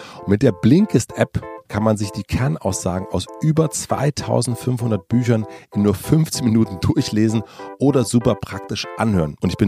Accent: Brandenburg, Germany; ich bin auf dem Dorf groß geworden in Südbrandenburg

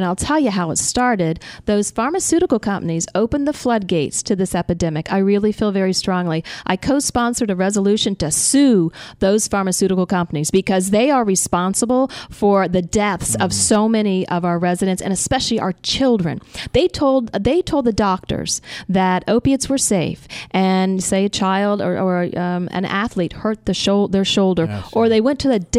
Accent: Florida, United States; Now, listen, Long Islanders, I'm from Florida, Central Florida. I went to University of Florida.

